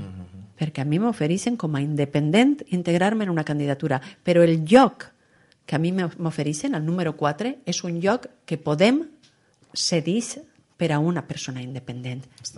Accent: Valencian Community, Spain; jo sóc valenciana, no podria estar en ningú altre lloc que en els valencians i les valencianes.

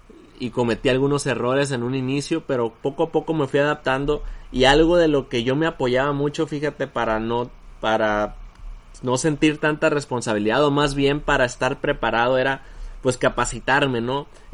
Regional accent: Culiacán, Sinaloa, Mexico; luego regresé acá a Culiacán, a mi ciudad natal

